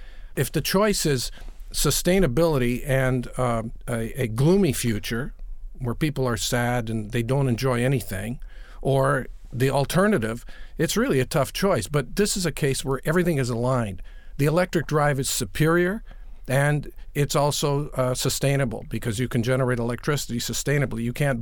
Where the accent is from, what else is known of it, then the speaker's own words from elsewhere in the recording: Canada; I'm originally from Canada, so you put me in an uncomfortable position.